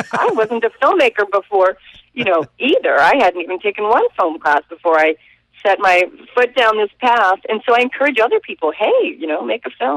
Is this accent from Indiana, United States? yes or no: yes; Evansville, Indiana, United States; We played in my hometown of Evansville, Indiana. And, you know, there aren't any vegans in Evansville, or there are very few.